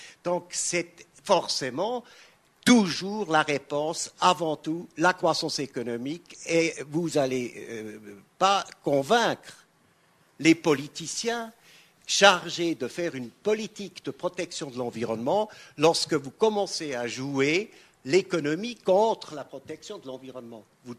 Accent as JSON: {"language": "French", "country": "Switzerland", "said": "Je suis un Suisse allemand pragmatique"}